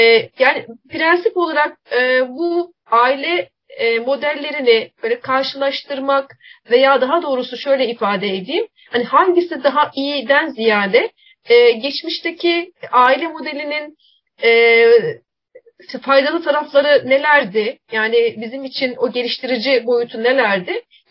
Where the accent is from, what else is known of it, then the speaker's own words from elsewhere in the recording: Adana, Turkey; born there; Ben Adana doğumluyum.